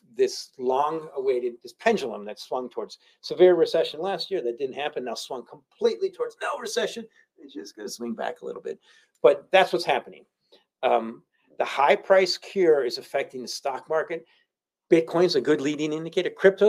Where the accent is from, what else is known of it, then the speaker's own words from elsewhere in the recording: Chicago, Illinois, United States; I'm from Southside Chicago. We don't say the Bears, we say da Bears.